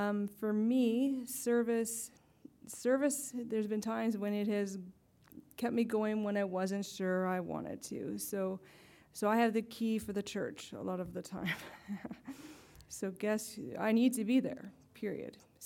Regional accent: Airdrie, Alberta, Canada; I'm from Airdrie, which is just north of the city here.

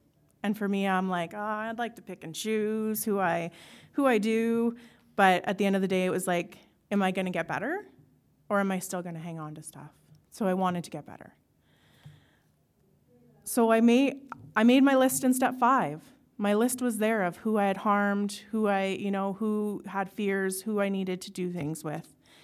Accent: Edmonton, Alberta, Canada; So yesterday, I'm from Edmonton, and so it's about 2.5 hour drive.

